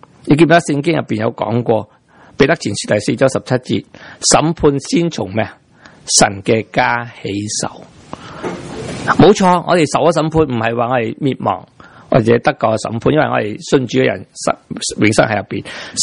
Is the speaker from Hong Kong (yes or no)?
no; Taiwan; 因为你唔知道我哋台湾人中意咁